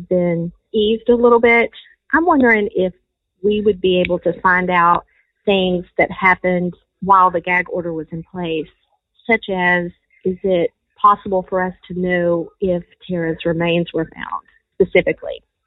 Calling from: Warner Robins, Georgia, United States; from Warner Robins, Georgia, and I have a question.

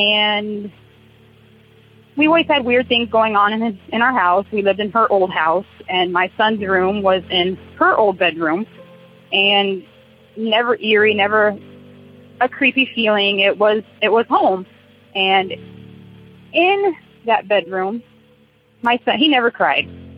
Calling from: Wapello, Iowa, United States; I'm calling from Wapello, Iowa.

